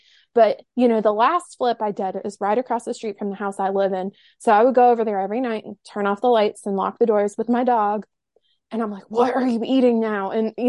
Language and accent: English; the South, United States; I'm from the South. I'm a Waffle House girl, but Huddle House is cool too. Grew up going there.